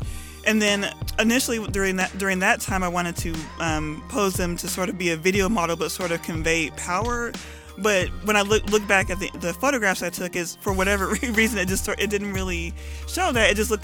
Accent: Lubbock, Texas, United States; also born or lived in Houston; now in Austin, United States; I'm a Texan. I'm at least a fifth generation Texan on my mom's side, and I was born in Houston, Texas, but I didn't grow up there. I grew up in Lubbock, Texas

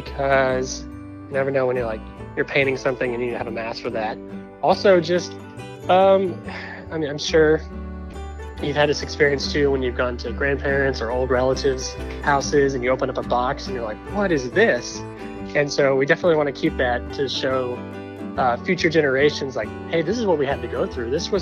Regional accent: Plano, Texas, United States; from Plano, Texas.

